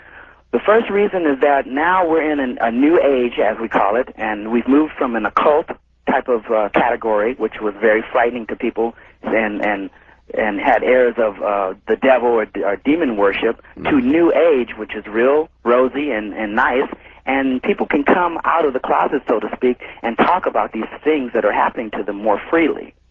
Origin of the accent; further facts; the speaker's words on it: Los Angeles, California, United States; I'm from Los Angeles myself.